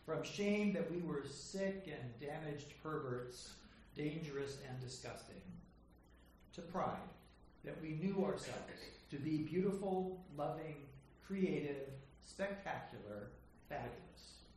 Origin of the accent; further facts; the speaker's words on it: Santa Monica, California, United States; I would have been enjoying my summer vacation between first grade and second grade, a happy, tow-headed boy living with my family in Santa Monic